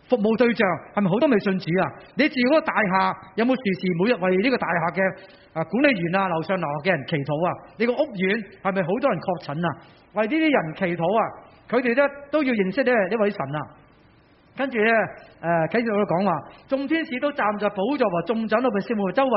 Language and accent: Cantonese; Hong Kong; 我们香港人呢好鍾意睇到啲有形有体嘅嘢，我以前做地产嘅